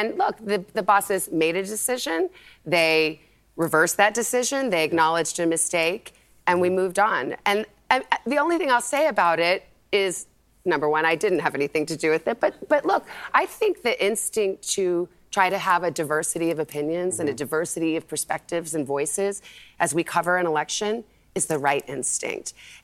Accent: Tucson, Arizona, United States; I started in Butte, Montana. I grew up in Tucson, Arizona. I had never lived away from home.

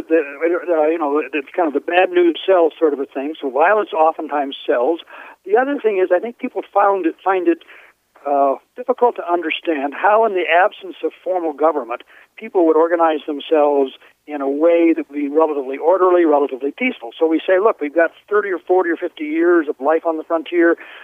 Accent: the West, United States; Well, part of it is I grew up on the West, and my mother was one of the very first children born in eastern Montana

